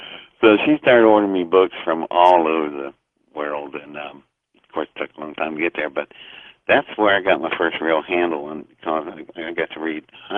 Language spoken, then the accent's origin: English; Welch, West Virginia, United States; born there; I was born in Welch, West Virginia, in number 10 Pocahontas coal fields.